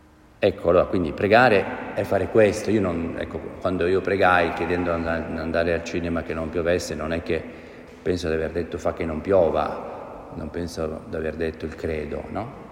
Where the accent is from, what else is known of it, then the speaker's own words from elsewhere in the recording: Como, Lombardy, Italy; io sono di Como, una cittadina del nord Italia, molto piovosa, soprattutto un tempo era molto piovosa